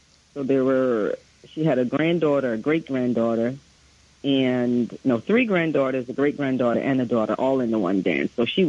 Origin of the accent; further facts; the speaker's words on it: Jamaica; I was born in Jamaica. I was a little girl in Jamaica, and dance came to my school in first grade.